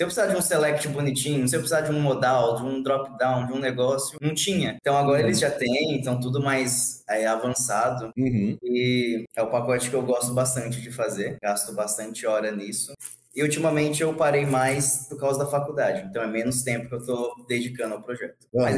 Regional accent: Tocantins, Brazil; now in São Paulo, Brazil; Aí eu saí do Tocantins, vim pra São Paulo. E aí, comecei a trabalhar aqui.

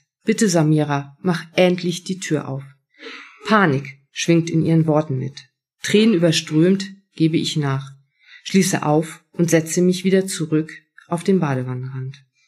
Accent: Schleswig-Holstein, Germany; moved away; Ich bin vor 22 Jahren von Schleswig-Holstein nach Niedersachsen gezogen, der Liebe willen. Aber das Meer und Schleswig-Holstein vermisse ich einfach unsagbar.

